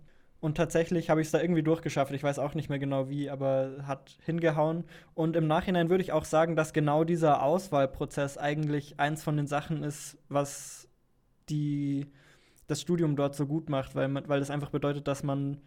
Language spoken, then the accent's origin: German; Bavaria, Germany; now in Berlin, Germany; Nee, ich komme aus Bayern.